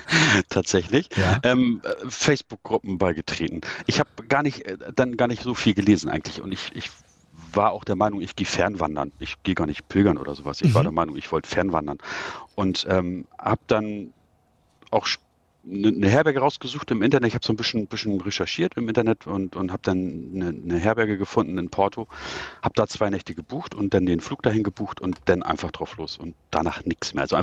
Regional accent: Stade, Lower Saxony, Germany; Ich komme aus Stade und bin dies Jahr das erste Mal mein Camino gelaufen, quasi.

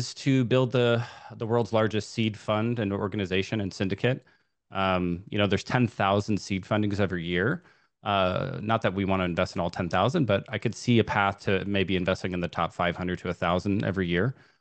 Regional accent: Seattle, Washington, United States; So I'm from Seattle.

